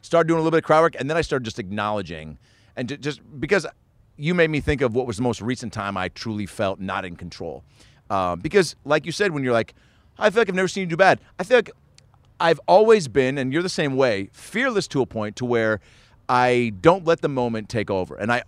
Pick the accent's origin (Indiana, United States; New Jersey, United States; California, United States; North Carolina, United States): California, United States; Los Angeles; I'm a comedian from Los Angeles.